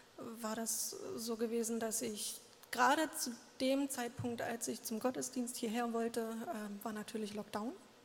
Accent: Magdeburg, Saxony-Anhalt, Germany; moved away as an adult; now in Basel, Switzerland; Also ich komme aus Magdeburg, bin im letzten Jahr im September hierher gekommen, aus beruflichen Gründen mit meinem Freund zusammen.

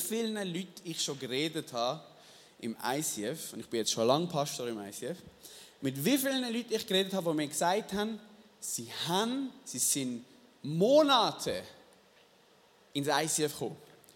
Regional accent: Switzerland; Wir sind das. Wir sind Schweizer.

